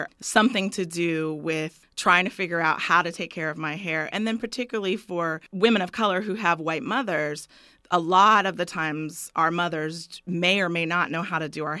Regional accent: Tacoma, Washington, United States; I grew up in Tacoma, Washington

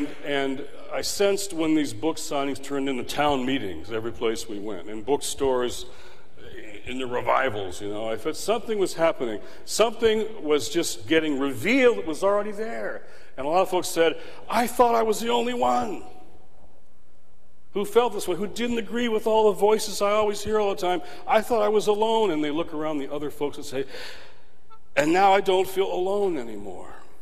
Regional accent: Detroit, Michigan, United States; I was in Detroit, my hometown, one night staying at the Days Inn

